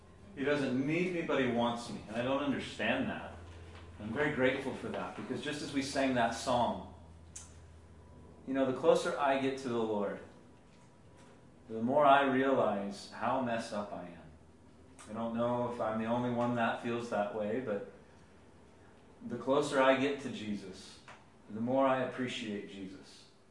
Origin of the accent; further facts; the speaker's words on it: the South, United States; I'm from the South, so what I'm going to ask sometimes is, can I hear an amen?